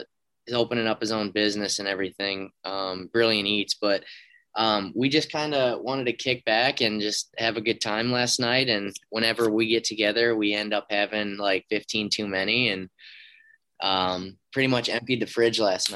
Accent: Sugar Grove, Illinois, United States; So I'm from Sugar Grove, Illinois, as you alluded to.

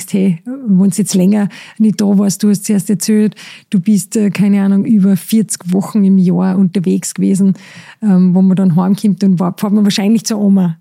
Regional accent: Austria; ich bin sowieso ein bisschen patriotisch, weil wir ja über österreichische Lebensmittel reden

